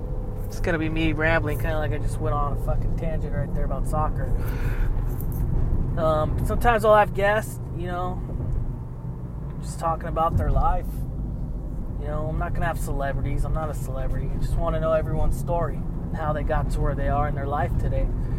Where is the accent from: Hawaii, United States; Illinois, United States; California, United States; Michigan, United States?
California, United States; Manteca; I'm from Manteca, California, born and raised here. Left for 2 years shortly. Went to Chico State. Party too hard, had to come home.